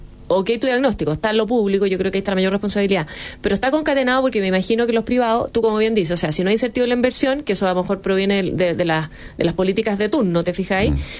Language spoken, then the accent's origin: Spanish; Chile; uno como chileno, como ciudadano de cualquiera de las regiones en que estamos